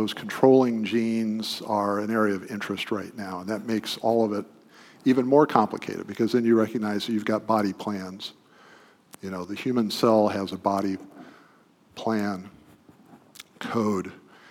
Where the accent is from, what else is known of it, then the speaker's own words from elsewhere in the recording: Midwest, United States; I grew up in the Midwest.